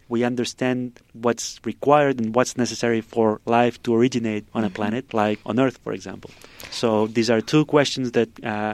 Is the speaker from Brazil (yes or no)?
no; Spain; English is a second language; moved away as an adult; also born or lived in Germany; now in California, United States; I'm from Spain, yeah. I was born and I grew up in Spain. And then a few years after college, I moved to Germany to continue studying. Mm-hmm. And about 8 years ago, I came to California to continue my research. And I decided to stay here.